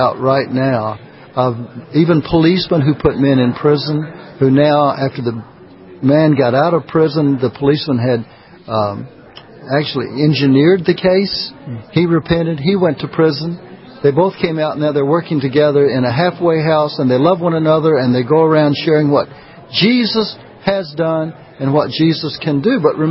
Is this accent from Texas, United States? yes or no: no; Mississippi, United States; Mississippi, Jackson, Mississippi, mm-hmm. my home state, perhaps the historic greatest racist state in the United States of America.